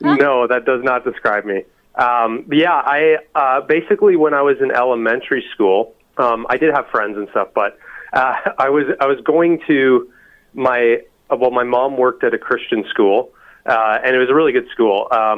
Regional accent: Ajax, Ontario, Canada; now in Whitby, Canada; I was born in Ajax, Ontario, and I've basically just kind of stayed in this area my whole life. I moved to Whitby and then Oshawa and then back to Whitby again. And that's where I'm at now.

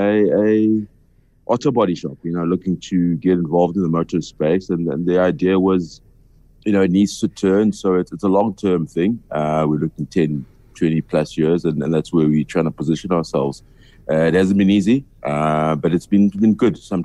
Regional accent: Soweto, Gauteng, South Africa; born and bred in Soweto. That's where I'm from. You know, from day one. I understand concrete, the streets.

